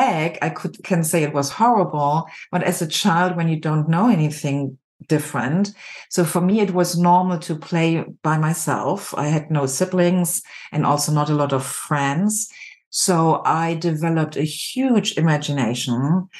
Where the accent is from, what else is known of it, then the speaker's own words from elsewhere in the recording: Germany; As a child, I grew up in Germany as a single child with parents who were quite late when they had me.